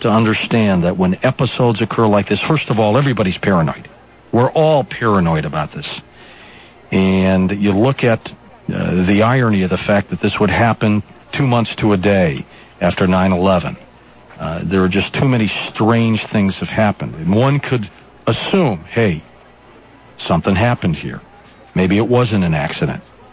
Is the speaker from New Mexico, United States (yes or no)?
no; Detroit, Michigan, United States; You know, coming from Detroit, which was my hometown when I was a young lad